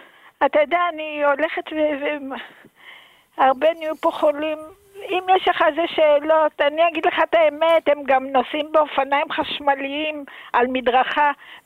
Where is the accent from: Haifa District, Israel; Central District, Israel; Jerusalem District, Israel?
Jerusalem District, Israel; Jerusalem; born there; now in Tel Aviv, Israel; אני ילידת ירושלים. אני גרה פה 50-60 שנה.